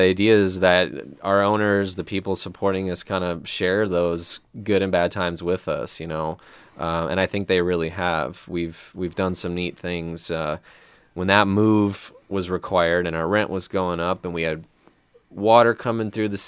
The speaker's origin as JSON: {"language": "English", "region": "Wisconsin", "country": "United States", "said": "I'm from Wisconsin, and I went to school there in Madison, and then I went to grad school in San Diego."}